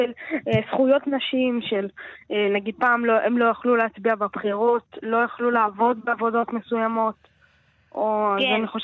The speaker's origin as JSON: {"language": "Hebrew", "town": "Tel Aviv", "region": "Tel Aviv District", "country": "Israel", "said": "אני מתל אביב, בן 11 וחצי, עולה לכיתה וב."}